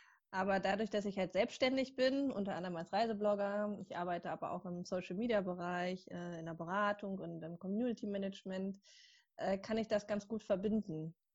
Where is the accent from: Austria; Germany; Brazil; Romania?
Germany; Hamburg; Ich komme aus Hamburg.